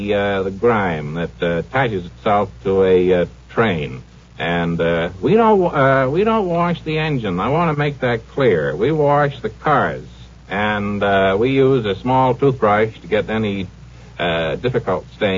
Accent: Altoona, Pennsylvania, United States; Altoona, Pennsylvania.

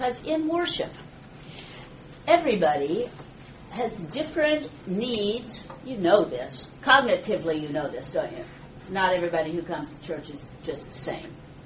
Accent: Illinois, United States; In this location, and my childhood memory growing up in Illinois, you smell the wet coats.

